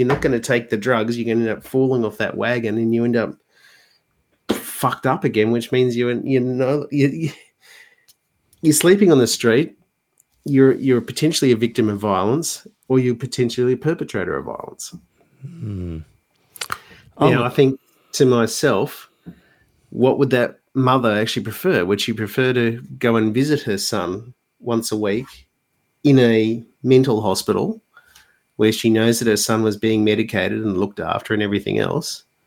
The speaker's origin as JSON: {"language": "English", "town": "Toowoomba", "region": "Queensland", "country": "Australia", "said": "Yeah, I was from Toowoomba."}